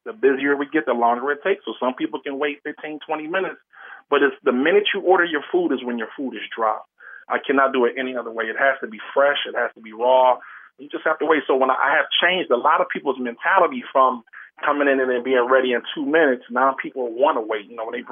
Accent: Buffalo, New York, United States; I'm from Buffalo, and then being in Buffalo, we had a mild, medium, hot suicide.

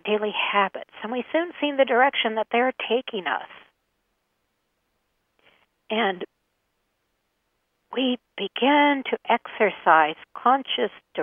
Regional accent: United States; become a fad here in America, and probably it's picked up everywhere on the planet. But I notice it being an American.

